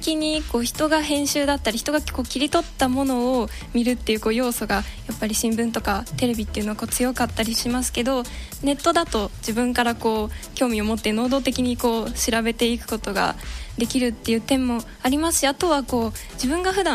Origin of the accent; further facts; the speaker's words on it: Maizuru, Kyoto, Japan; now in Osaka, Japan; 今あの舞鶴出身で舞鶴に住民票を置きながら大阪で一人暮らししてるんですけども